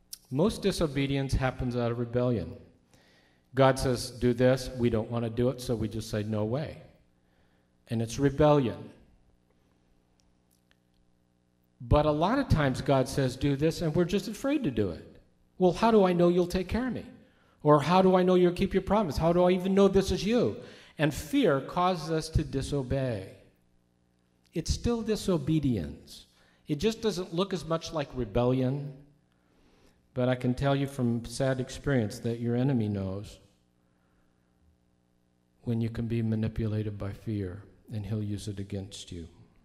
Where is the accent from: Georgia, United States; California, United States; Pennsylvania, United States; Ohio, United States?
California, United States; I was from California. They wanted to know what it was like in California.